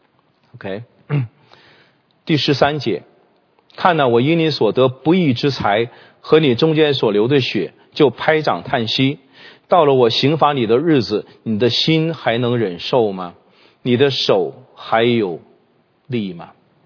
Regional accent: China; 特别我们是中国人呢，真的不知道地狱的可怕。

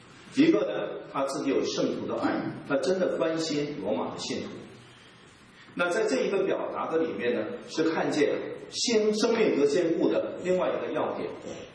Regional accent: Northeast China, China; 不是因为我是东北人

